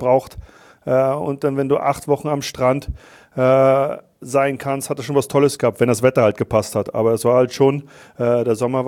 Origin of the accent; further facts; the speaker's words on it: Mecklenburg-Vorpommern, Germany; now in Vienna, Austria; Da ich sehr viel herumgekommen bin, ist jetzt Heimat Wien. Ich weiß, wo ich herkomme, ich komme aus Mecklenburg.